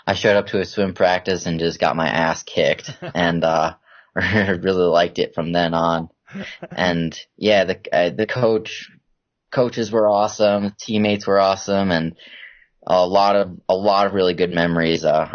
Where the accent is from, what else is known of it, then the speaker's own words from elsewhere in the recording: Minnesota, United States; So I grew up in Minnesota, and it's really cold there, like the majority of the year.